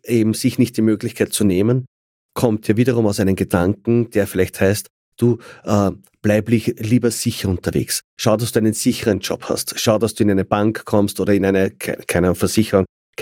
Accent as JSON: {"language": "German", "country": "Austria", "tie": "born or raised there", "said": "Bangkok habe ich besser gekannt als Österreich, also als meine Heimatstadt."}